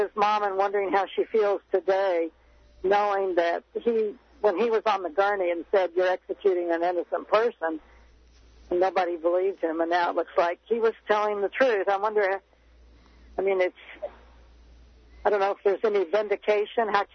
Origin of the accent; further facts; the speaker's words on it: Oklahoma, United States; and I'm from Oklahoma, and so is she